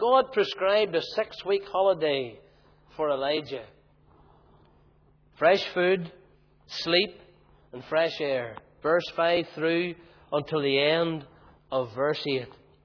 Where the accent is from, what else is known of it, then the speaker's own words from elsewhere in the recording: Tandragee, Northern Ireland, United Kingdom; accent: Tandragee; how the Ballymoney folk have tarnished my accent. And that's terrible, because I like to keep my Tandragee accent.